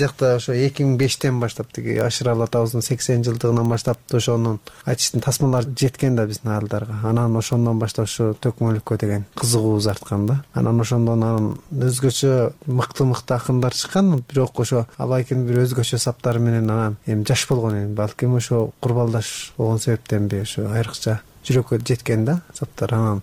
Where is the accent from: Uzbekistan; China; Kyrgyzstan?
China; Tekes, Xinjiang; Балалыгым тиги алыскы Кулжа обласы деп коет. Кулжа обласына караганда Текес ооданы дейт. Текес ооданын көктөрөк кыргыз улуттук айыл дейт.